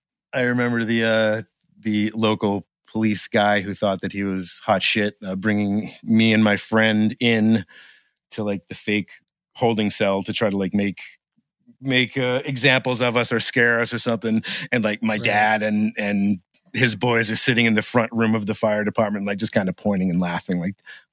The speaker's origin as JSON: {"language": "English", "town": "Gardiner", "region": "Maine", "country": "United States", "tie": "born or raised there", "also_born_or_lived": "Boston", "said": "I grew up in Maine."}